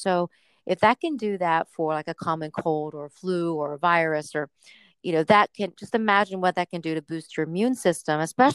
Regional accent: the South, United States; I'm from the South, so I used to love me some fried chicken, girl.

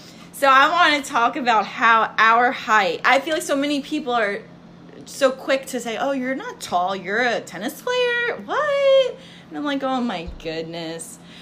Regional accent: New York, United States; because I'm a New Yorker

